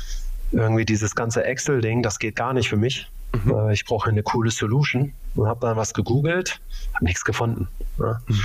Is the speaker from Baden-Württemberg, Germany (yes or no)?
no; Braunschweig, Lower Saxony, Germany; ich bin im Norden groß geworden, ne? Braunschweiger Bub.